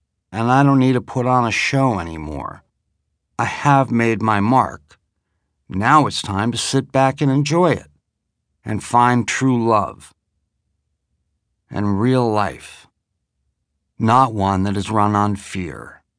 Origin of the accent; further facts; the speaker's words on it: Canada; I was a kid from Canada who had all his dreams come true.